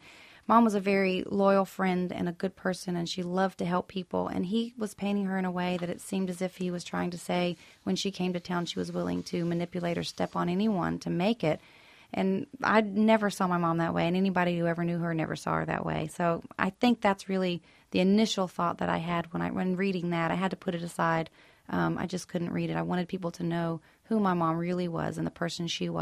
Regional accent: Nashville, Tennessee, United States; it's a description of the home that I grew up in on Franklin Road in Nashville.

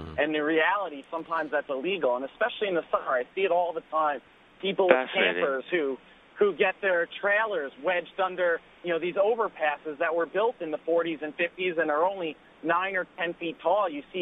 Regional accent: Northport, New York, United States; I'm actually from Northport, New York.

